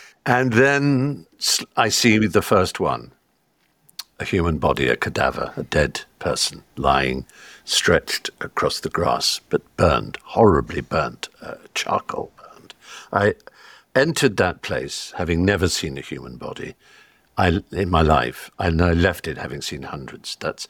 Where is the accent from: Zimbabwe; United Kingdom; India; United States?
United Kingdom; England; I'm an Englishman going to America